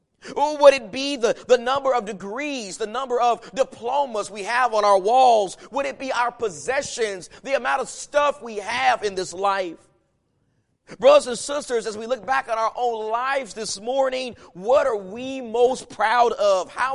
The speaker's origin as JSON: {"language": "English", "region": "Texas", "country": "United States", "said": "I'm from Texas, but I'm a Washington Redskins fan"}